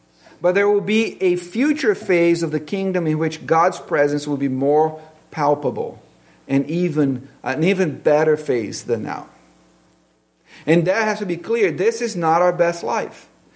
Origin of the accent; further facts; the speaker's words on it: Brazil; But I grew up in Brazil where they use bricks to build.